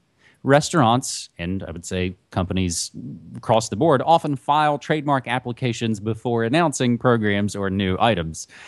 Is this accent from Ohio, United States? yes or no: no; West Virginia, United States; unfortunately number 8 on the list is my home state of West Virginia.